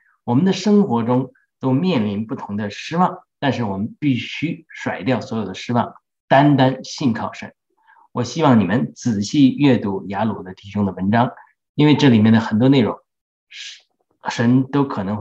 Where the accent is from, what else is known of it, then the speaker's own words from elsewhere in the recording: China; now in United States; 我是来自中国的一个移民，好像很多在美国的移民基督徒一样，我们都喜欢用母语来参加基督徒聚会。